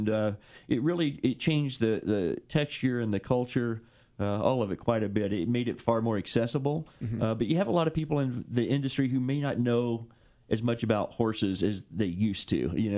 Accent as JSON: {"language": "English", "town": "Lexington", "region": "Kentucky", "country": "United States", "tie": "born or raised there", "lives_now": "California, United States", "said": "in my hometown in Lexington, there's a lot of equine law firms"}